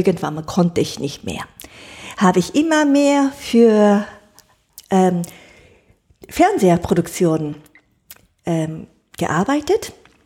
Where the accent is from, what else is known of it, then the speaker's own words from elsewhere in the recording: Japan; German is a second language; moved away as an adult; now in Germany; Ich bin schon 10 Jahre in Deutschland, aber ich möchte die richtige hohe Küchenkunst von meiner Heimatland, die ich die ganze Zeit ignoriert habe, die möchte ich nochmal gründlich erlernen.